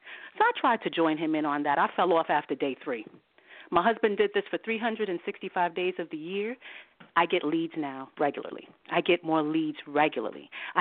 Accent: Jamaica; I'm a West Indian girl. I'm a Jamaican girl.

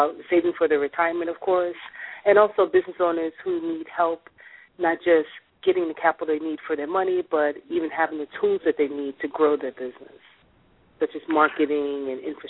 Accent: New York City, New York, United States; Well, I'm from New York City.

